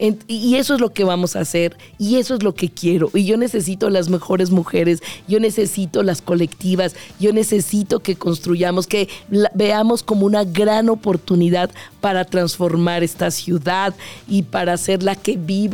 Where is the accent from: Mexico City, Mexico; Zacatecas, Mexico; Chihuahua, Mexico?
Mexico City, Mexico; Yo amo esta ciudad, soy chilanga